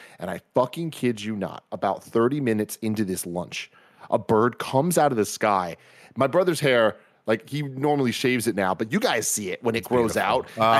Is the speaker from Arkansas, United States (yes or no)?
no; San Francisco, California, United States; I grew up in San Francisco. There's fucking pigeons and shit everywhere.